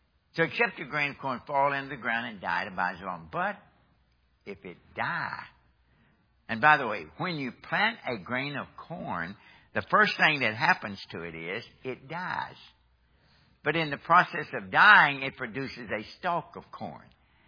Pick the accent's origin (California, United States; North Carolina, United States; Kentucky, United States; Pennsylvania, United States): Kentucky, United States; Now, I'm from Kentucky. We don't grow as much wheat as we do corn, okay?